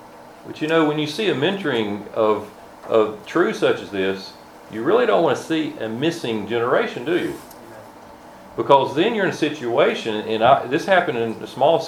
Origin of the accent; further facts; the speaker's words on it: North Carolina, United States; I'll just briefly mention that we're from Central North Carolina